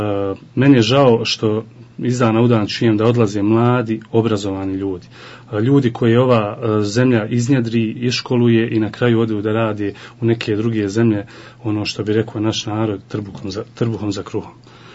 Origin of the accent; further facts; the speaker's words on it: Vareš, Federation of Bosnia and Herzegovina, Bosnia & Herzegovina; born there; Rođen sam u Varešu 1987. godine